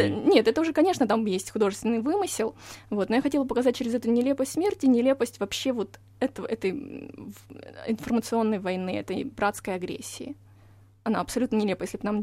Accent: Russia; що я, росіянка, вийшла замуж за українця

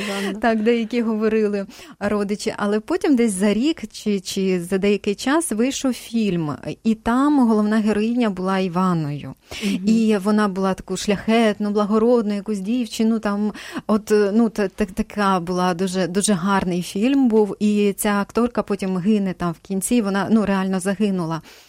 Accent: Cherkasy Oblast, Ukraine; born there; Ну, я народилася на Черкащині.

